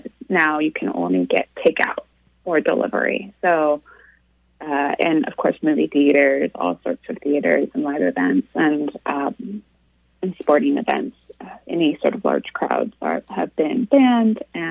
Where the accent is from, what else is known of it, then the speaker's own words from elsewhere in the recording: Seattle, Washington, United States; I'm from Seattle originally, and he was, you know, a rookie when I was a little girl